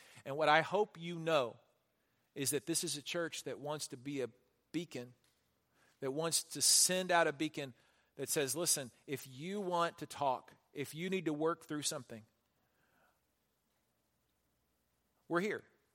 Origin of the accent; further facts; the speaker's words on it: Houston, Texas, United States; I grew up in Houston, lots of pine trees on our property.